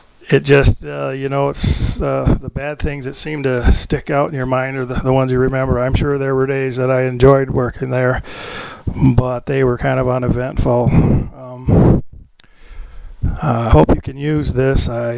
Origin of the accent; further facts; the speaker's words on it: Saginaw, Michigan, United States; born there; now in Westwood, United States; I was born in Saginaw, Michigan in 1952. I live in Westwood right now.